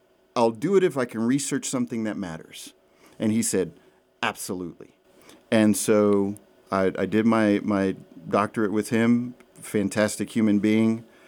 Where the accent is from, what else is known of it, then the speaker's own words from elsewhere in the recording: Port Lavaca, Texas, United States; So I was raised in Port Lavaca after my parents moved from Puerto Rico. I graduated from Calhoun High School. I'm the oldest of four kids.